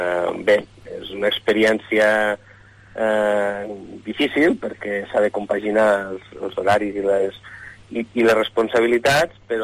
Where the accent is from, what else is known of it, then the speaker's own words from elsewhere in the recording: Lleida, Catalonia, Spain; jo vaig néixer a una casa humil al carrer Sant Antoni de Lleida, mirant molt cap al barri antic, cap al centre de Lleida.